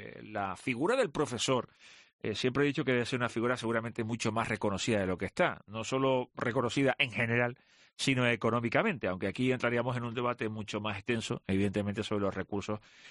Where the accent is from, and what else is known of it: Canary Islands, Spain